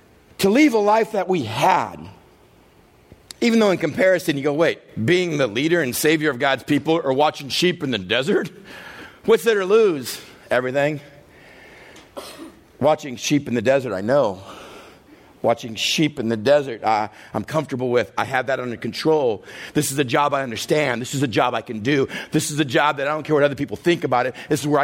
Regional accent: Texas, United States; Growing up in West Texas, I saw this done once. I remember a big old rattlesnake was crossing the road. We're about 20 miles outside of El Paso where we lived.

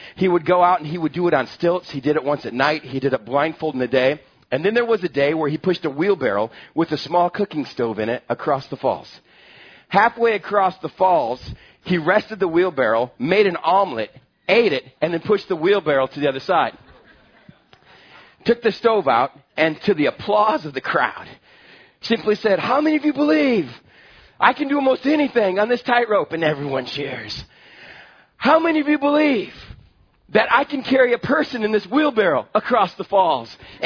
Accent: El Paso, Texas, United States; I've mentioned before about growing up in West Texas, and just especially for a boy, I thought it was the absolute best place to grow up.

